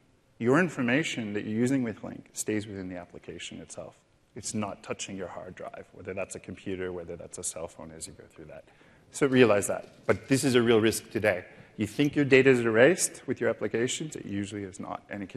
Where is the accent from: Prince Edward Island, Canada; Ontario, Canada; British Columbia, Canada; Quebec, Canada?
Ontario, Canada; Toronto; We came from Toronto. We have a famous mayor.